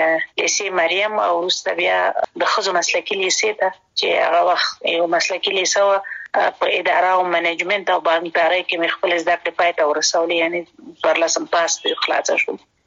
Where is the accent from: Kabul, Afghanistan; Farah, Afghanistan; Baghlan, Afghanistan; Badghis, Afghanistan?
Kabul, Afghanistan; also born or lived in Kunar; زه اصلا د کونړ ولایت یم او پیدایښت هم په خپل مملکت کې دی. لومړنۍ زده کړې مې یعنی اول او دویم صنف مې د کونړ په ولایت کې لوستې دي، دریم صنف نه بیا کابل ته راغلي، درسونه مې په کابل کې ویلي دي،